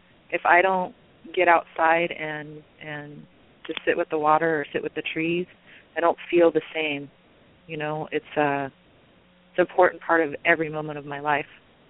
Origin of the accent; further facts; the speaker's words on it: Los Angeles, California, United States; also born or lived in Missouri; On my mom's side, we're full blood. On my dad's side, he was half. And I grew up in Los Angeles, even though I was born in Missouri.